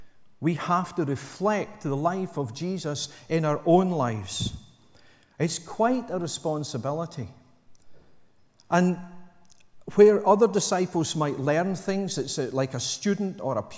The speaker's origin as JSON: {"language": "English", "region": "Scotland", "country": "United Kingdom", "tie": "born or raised there", "said": "I'm quite far away as well because I was brought up on the East Coast."}